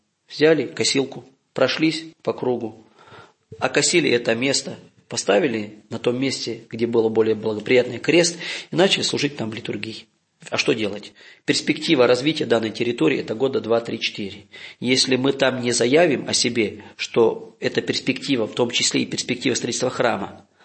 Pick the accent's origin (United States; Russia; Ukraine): Ukraine; Zakarpattia Oblast; когда мне было там лет 10, 12, 13, я видел, как там, где я родился, в Закарпатье